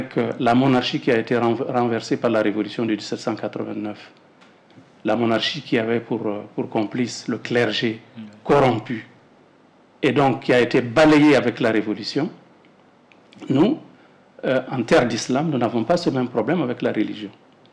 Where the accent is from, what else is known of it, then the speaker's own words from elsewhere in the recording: Mali; nous sommes des Maliens, nous avons notre génie, nous pouvons nous retrouver pour nous organiser